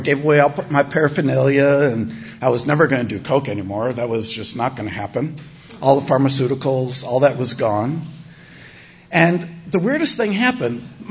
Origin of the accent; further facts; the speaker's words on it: Chicago, Illinois, United States; And I moved, this was in Illinois. I'm from Chicago originally. And Chi-Town, all right, yes.